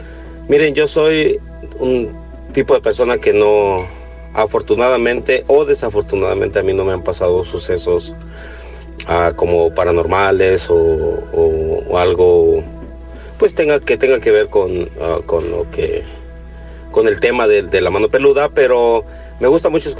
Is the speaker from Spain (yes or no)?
no; Cuernavaca, Morelos, Mexico; moved away; Yo soy de Cuernavaca, Morelos.